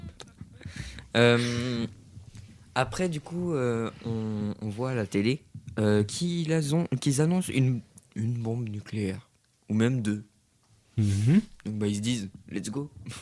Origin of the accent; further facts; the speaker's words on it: Marseille, Provence-Alpes-Côte d'Azur, France; Non, mais non, mais c'est parce que je suis marseillais.